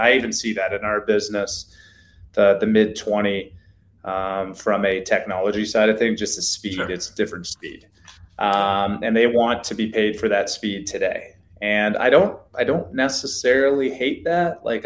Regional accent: Canada; As a Canadian kid, growing up where I think, Brandon, I think in our high school, we might've had a couple kids of color, right?

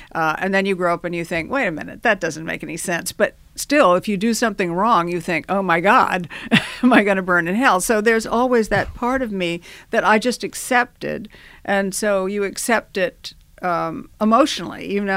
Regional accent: Savannah, Georgia, United States; also born or lived in all over the world; Well, I'm an Army brat, and so I grew up all over the world. And we never lived in one place longer than a year and a half. But I did, I'm from Savannah, Georgia. My mother is from Savannah.

